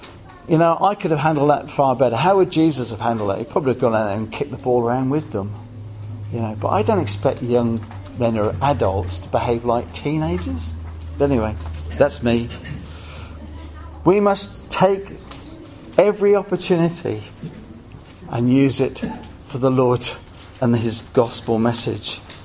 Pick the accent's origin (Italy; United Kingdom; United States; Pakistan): United Kingdom; England; now in Australia; And I'm English, and I'm just not into this AFL obsession